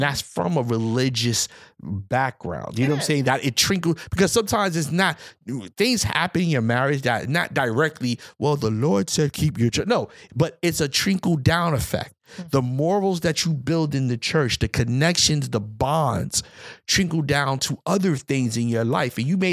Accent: Bronx, New York, United States; I was raised in the Bronx, New York, in a different environment.

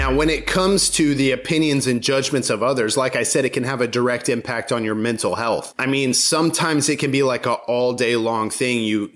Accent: Georgia, United States; But the place that I spent the most time in my teen years, I call my hometown. It's a town in Georgia.

